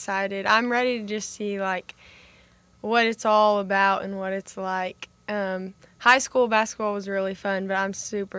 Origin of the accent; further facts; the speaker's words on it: Fort Gibson, Oklahoma, United States; I'm a freshman from Fort Gibson, Oklahoma.